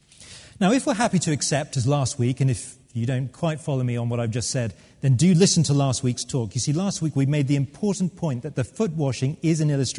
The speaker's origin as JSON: {"language": "English", "country": "United Kingdom", "said": "A number of the other papers reported that we, as British, are heading now for the most self-centered Christmas on history."}